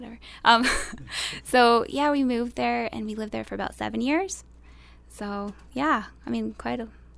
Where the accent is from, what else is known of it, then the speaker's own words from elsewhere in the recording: Paisley, Scotland, United Kingdom; we lived in Paisley for quite a few years.